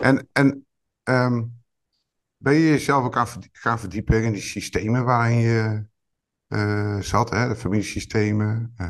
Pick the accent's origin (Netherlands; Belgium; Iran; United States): Netherlands; Tilburg, North Brabant; ik kom zelf uit Tilburg-Noord.